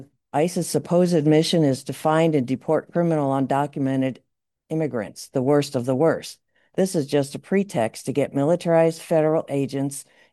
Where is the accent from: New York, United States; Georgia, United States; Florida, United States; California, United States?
New York, United States; Corning; and I'm from Corning